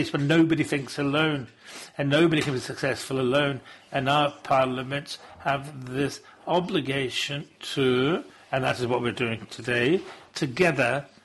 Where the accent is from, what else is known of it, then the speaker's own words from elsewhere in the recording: Coimbra, Centro, Portugal; I'm not from Lisbon, I'm from Coimbra.